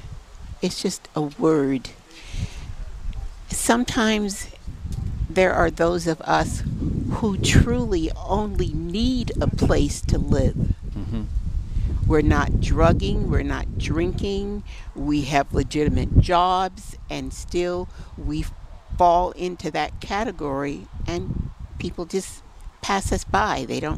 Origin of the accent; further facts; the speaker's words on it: Flint, Michigan, United States; now in Utah, United States; Michigan.